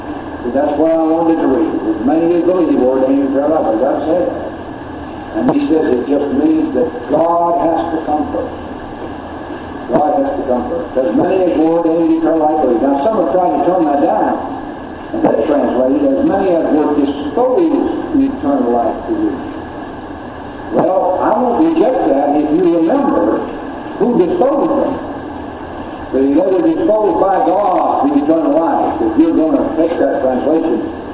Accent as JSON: {"language": "English", "region": "the South", "country": "United States", "tie": "born or raised there", "said": "since I'm a Southerner and been brought up in the South"}